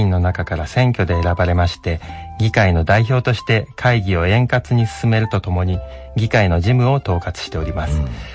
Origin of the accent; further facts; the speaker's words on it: Kamisato, Saitama, Japan; はい、上里町です。